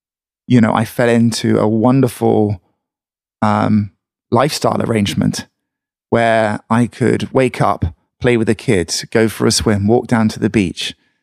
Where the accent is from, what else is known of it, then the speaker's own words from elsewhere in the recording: England, United Kingdom; my wife's from America, I'm from England. We decided to try England again. And we moved back for a couple of weeks to Devon